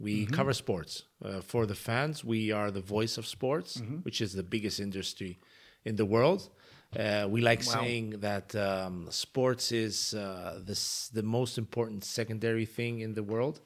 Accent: Agios Dometios, Nicosia District, Cyprus; I come from Agios Dimedios, which is where the racetrack is. So I grew up next to the racetrack.

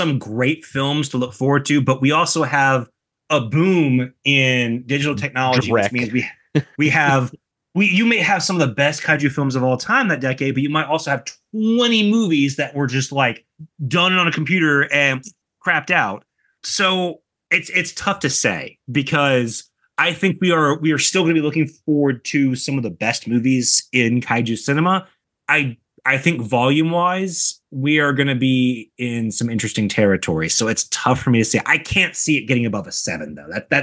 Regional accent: United States; growing up as an American kid, like, and only having access to most of the prior, like the old Showa movies and the VHS copies

